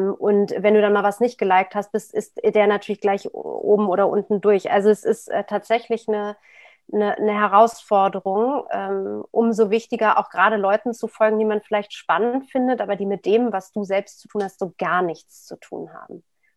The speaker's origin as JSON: {"language": "German", "region": "Berlin", "country": "Germany", "tie": "born there", "said": "Ich bin in West-Berlin geboren, was wie eine Insel damals war. Und ich kenne das Ost-West-Thema"}